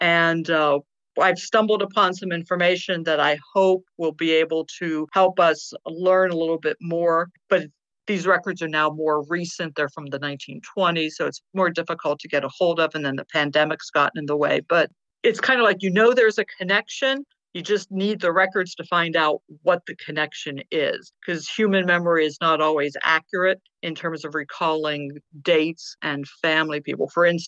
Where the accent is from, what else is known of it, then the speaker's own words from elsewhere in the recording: Pittsburgh, Pennsylvania, United States; now in California, United States; I grew up in Pittsburgh, went to Penn State, and met and married my husband.